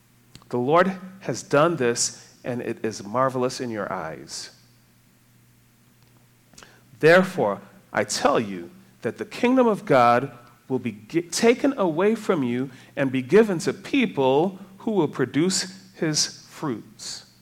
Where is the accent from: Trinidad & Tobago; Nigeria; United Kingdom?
Trinidad & Tobago; moved away; also born or lived in Detroit; Growing up in Trinidad and then moving to Detroit, I had a lot of stereotypes